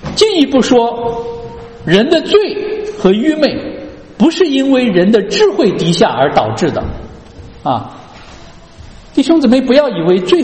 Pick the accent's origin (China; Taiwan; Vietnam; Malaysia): China; 我们中国人就是一个老鼠害了一锅汤